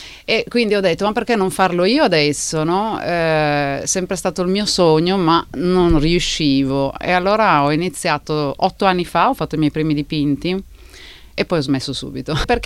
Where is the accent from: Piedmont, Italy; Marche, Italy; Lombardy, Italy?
Piedmont, Italy; Asti; now in Australia; vengo da Asti e da un po' ho intrapreso questa carriera verso la pittura